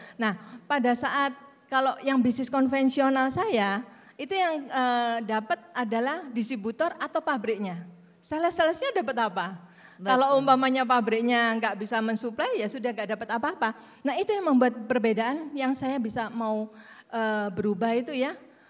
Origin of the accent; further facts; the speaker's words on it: Surabaya, East Java, Indonesia; now in Bali, Indonesia; saya ini arek Surabaya tapi saya tinggal di Bali.